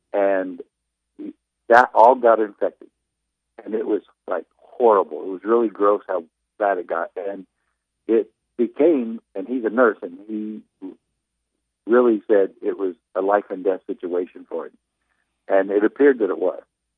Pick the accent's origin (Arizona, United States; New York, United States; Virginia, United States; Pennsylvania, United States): Arizona, United States; I said, I'm not from here. I'm from Arizona. I have absolutely no place to go.